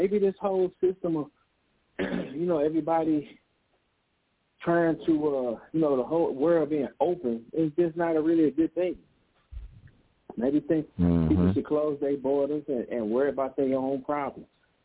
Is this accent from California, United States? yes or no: no; St. Louis, Missouri, United States; Just like growing up in North St. Louis, I had to play the cards I was dealt. I wasn't born in a rich, well-to-do neighborhood.